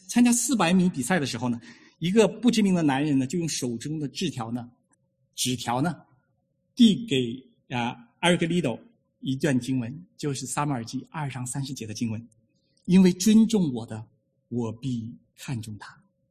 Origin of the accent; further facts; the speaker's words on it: China; 我们从大陆来的很多都是第一代的基督徒